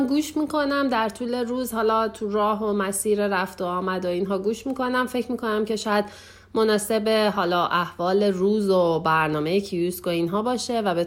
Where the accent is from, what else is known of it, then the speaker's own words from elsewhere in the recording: Iran; moved away; از ما ایرانی ها حالا هر جای دنیا که هستیم گرفته و یه جوری من حس میکنم ما که خارج از ایران هستیم